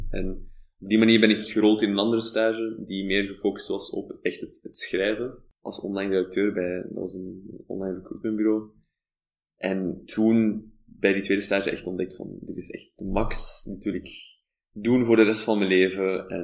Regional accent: Flanders, Belgium; now in Netherlands; Als Vlaming in Nederland. Je spreekt dan wel Nederlands en je schrijft Nederlands en dat is dezelfde taal.

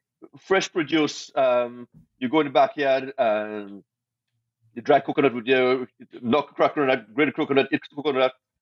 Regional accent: New York, United States; We come from New York, we're from Portugal.

